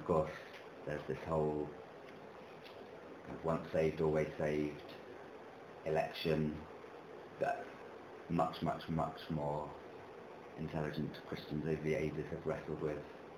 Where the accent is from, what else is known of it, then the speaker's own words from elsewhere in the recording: United Kingdom; And so it's a kind of Pentecostal background, so not too wild because we're British Pentecostals.